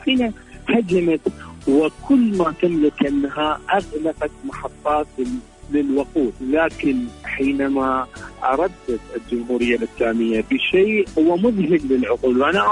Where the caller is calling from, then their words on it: Iraq; من العراق، شكرا جزيلا لكم